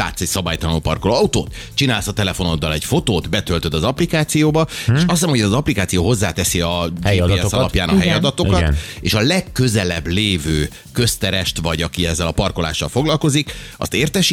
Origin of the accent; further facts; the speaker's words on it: Hungary; Magyar vagyok.